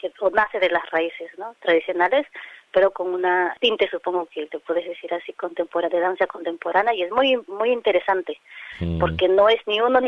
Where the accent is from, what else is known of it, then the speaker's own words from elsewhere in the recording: Peru; now in Australia; yo soy peruana, nací en Perú, pero no soy necesariamente 100% peruana, entonces tengo una mezcla